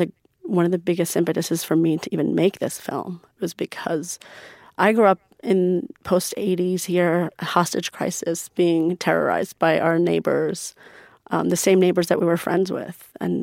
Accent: United States; I grew up in America going to Persian school, going to, I grew up as a Muslim, going to the mosque

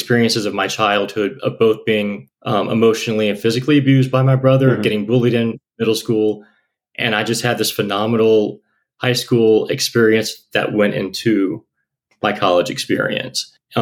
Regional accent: Louisiana, United States; Which was pretty cool because I grew up in South Louisiana of all places.

